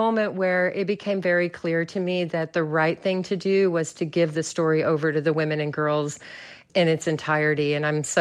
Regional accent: Odessa, Texas, United States; Yes, I grew up in Odessa. I was born and raised there, so these characters were very familiar to me.

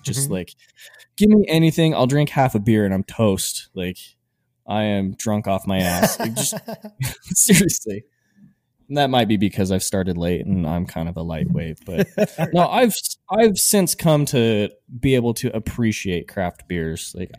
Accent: Salt Lake City, Utah, United States; I grew up in Salt Lake City, Utah, as what people would know as a Mormon.

